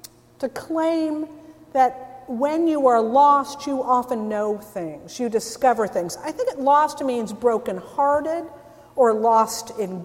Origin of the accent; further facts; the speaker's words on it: California, United States; I've never been there before, even though I grew up in the Bay Area.